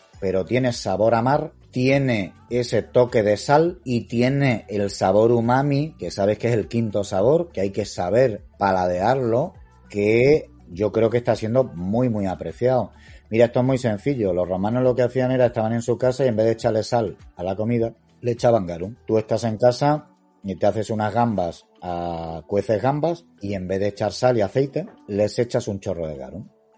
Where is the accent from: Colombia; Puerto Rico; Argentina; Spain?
Spain; Ceuta; also born or lived in Madrid; now in Cádiz, Spain; Yo soy originalmente de Ceuta, o sea que soy de una población costera. Y yo he estudiado en Madrid y luego volví aquí a Cádiz.